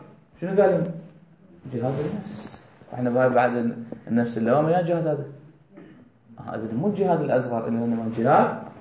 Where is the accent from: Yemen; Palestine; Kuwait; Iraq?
Iraq; حرس الجمهوري عندنا بالعراق